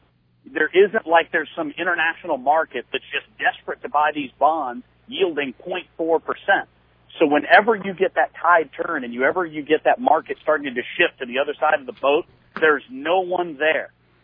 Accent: Texas, United States; I'm from Texas, so everything goes football metaphor.

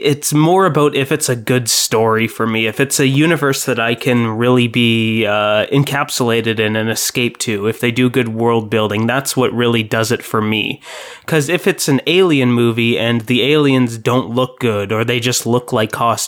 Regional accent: Canada; Plus, I'm Canadian.

